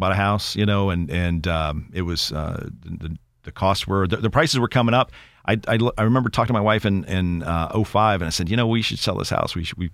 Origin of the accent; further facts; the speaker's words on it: East Coast, United States; moved away; And growing up on the East Coast, you come here, lack of humidity, right? We don't have mosquitoes.